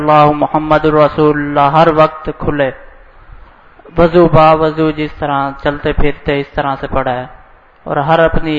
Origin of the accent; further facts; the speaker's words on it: Kahror Pakka, Punjab, Pakistan; اور میں کیروڑ پکا سے آیا ہوں.